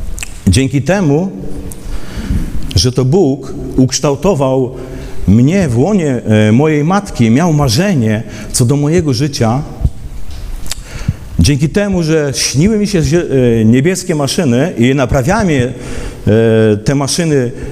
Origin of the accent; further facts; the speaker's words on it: eastern Poland, Poland; Ja urodziłem się na wsi, na wschodzie Polski.